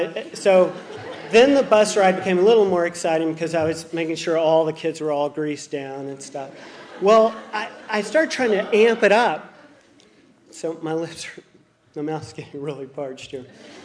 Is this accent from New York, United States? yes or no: no; Arkansas, United States; So I grew up in Arkansas